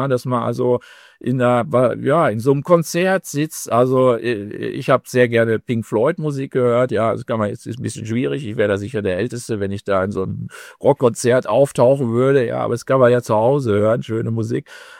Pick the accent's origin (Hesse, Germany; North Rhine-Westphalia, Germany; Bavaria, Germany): North Rhine-Westphalia, Germany; Ich bin im Ruhrgebiet aufgewachsen zu Zeiten der industriellen Revolution.